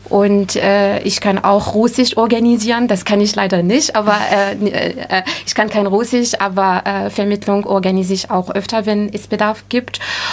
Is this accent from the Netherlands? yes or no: no; Morocco; first language Arabic; German is a second language; ich komme aus Marokko. Unsere so Muttersprache ist Arabisch, aber die zweite Amtssprache ist Französisch. Damit bin ich auch aufgewachsen.